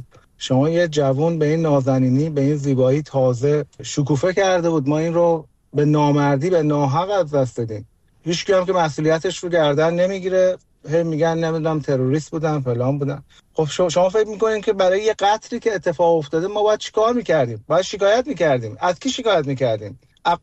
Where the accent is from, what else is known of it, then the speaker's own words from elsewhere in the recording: Iran; ما توی ایران بزرگ شدیم، از اون زمانی که من به دنیا آمدم خب انقلاب شده بود